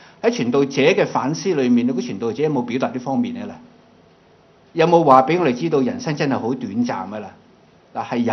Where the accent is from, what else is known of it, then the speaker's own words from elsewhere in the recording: China; 不是我们中国人说什么身后事那个身后啊